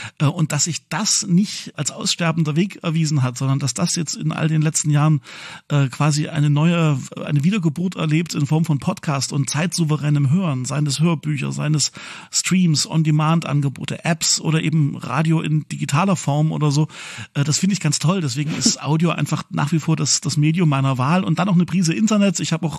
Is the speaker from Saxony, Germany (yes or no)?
yes; Saxony, Germany; Den kannst du aber auch schon erleben, wenn ich einfach als Sachse mal in Baden-Württemberg in den Gottesdienst gehe